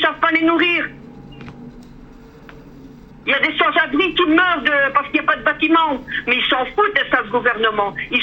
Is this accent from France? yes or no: no; Charleroi, Wallonia, Belgium; je suis wallonne, hein. Je suis carolo à 100%.